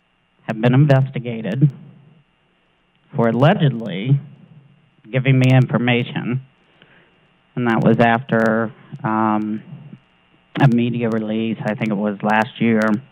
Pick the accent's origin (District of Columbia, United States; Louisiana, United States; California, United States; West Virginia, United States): West Virginia, United States; moved away as an adult; I had to leave my home state, my family, my friends, and I relocated. And it's been a good move, trust me. I was afraid in West Virginia.